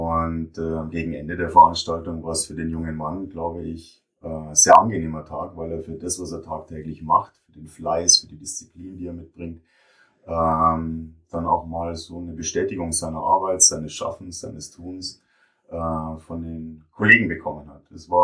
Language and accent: German; Bavaria, Germany; Am Dialekt hört man es vielleicht. Ich komme aus dem Süden unseres Landes. Ich komme aus dem schönen Berchtesgadener Land.